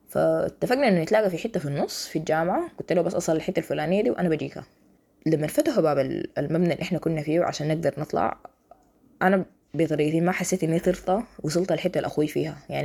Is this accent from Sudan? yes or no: yes; Khartoum, Sudan; moved away as an adult; now in Cairo, Egypt; وأنا من الناس اللي نزحت بسبب الحرب من الخرطوم للقاهرة